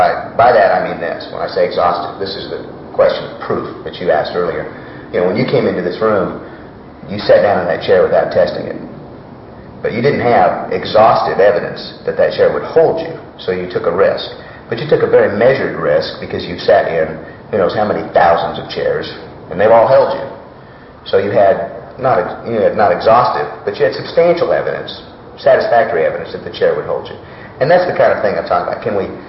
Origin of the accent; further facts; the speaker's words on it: Laramie, Wyoming, United States; my hometown, or what I consider my hometown, Laramie, Wyoming